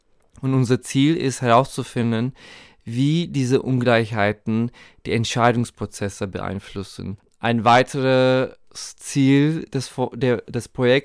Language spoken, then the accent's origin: German; Turkey; now in Berlin, Germany; ich komme aus der Türkei. Ich bin jetzt seit erst 9 Jahren in Berlin.